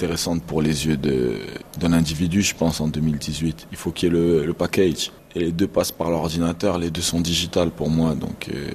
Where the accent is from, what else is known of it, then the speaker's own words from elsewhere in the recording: Toulouse, Occitanie, France; Je pense que même si je viens de Toulouse, j'ai pas pu m'attacher autant que d'autres personnes à un point précis.